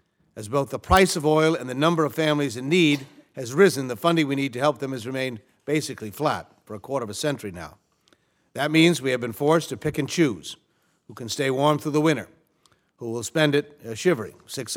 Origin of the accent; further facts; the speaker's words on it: Connecticut, United States; Again, in my home state, Connecticut offers, I think, a good example of what's going on.